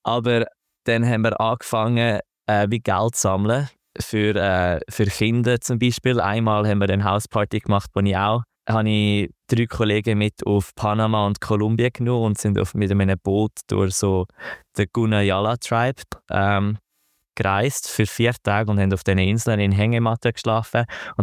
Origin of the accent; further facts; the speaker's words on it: Switzerland; wie du sagst, als Schweizer sind wir extrem privilegiert